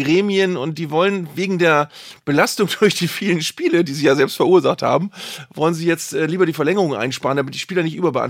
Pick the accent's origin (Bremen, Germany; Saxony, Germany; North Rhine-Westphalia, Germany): Bremen, Germany; Also ich bin aus Bremen natürlich auch ein bisschen verwöhnt